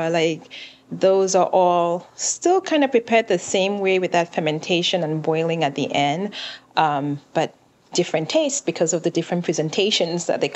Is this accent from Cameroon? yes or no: yes; Cameroon; also born or lived in Kenya; now in United States; I was born and raised in Cameroon, but then I went to boarding school in Kenya for like 3 years before coming to the US